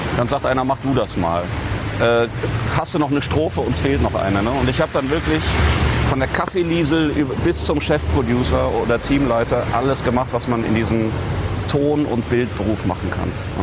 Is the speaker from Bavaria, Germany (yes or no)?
no; North Rhine-Westphalia, Germany; Nein, ich komme ja aus dem Bergischen Land und der Kölner Karneval reicht bis dahin.